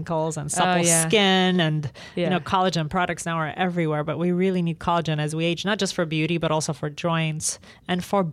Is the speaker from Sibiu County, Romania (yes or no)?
yes; Sibiu, Sibiu County, Romania; English is a second language; Yeah, I grew up in Romania. I was born in a city called Sibiu, which is in the Transylvania part of Romania.